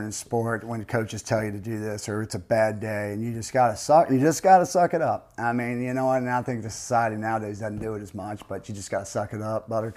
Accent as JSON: {"language": "English", "town": "Richmond", "region": "Virginia", "country": "United States", "tie": "born or raised there", "said": "I grew up in Richmond, Virginia. Born and raised there."}